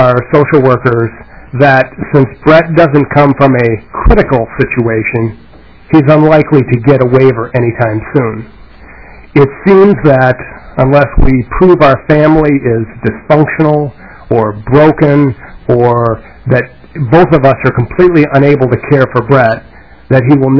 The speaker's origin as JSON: {"language": "English", "town": "Plymouth", "region": "Minnesota", "country": "United States", "said": "unlike the agenda, would indicate I'm from Plymouth, not from Minneapolis."}